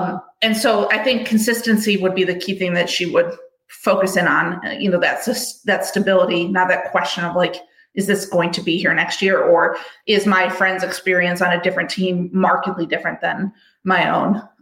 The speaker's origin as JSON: {"language": "English", "region": "New York", "country": "United States", "tie": "born or raised there", "said": "I grew up near Buffalo. right?"}